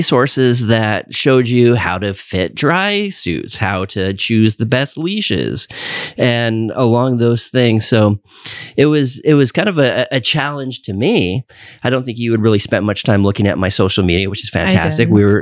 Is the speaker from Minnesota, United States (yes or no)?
no; Asheville, North Carolina, United States; Now we're from Asheville, and they were here to paddle with you.